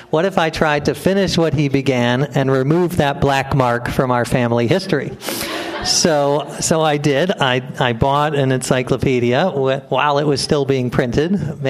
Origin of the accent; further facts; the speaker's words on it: New York, United States; I come from New York, which is the 18th healthiest state, so I feel better already.